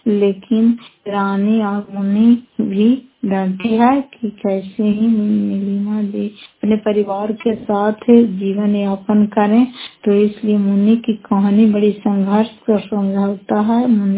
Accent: Fatehpur, Bihar, India; घर फतेहपुर, पंचायत मकरौता, जिला नालंदा, कराकसरा ब्लॉक की निवासी हूं।

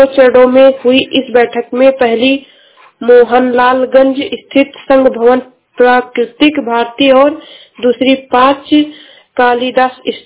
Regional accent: Uttar Pradesh, India; मैं जिला श्रावस्ती से हूँ।

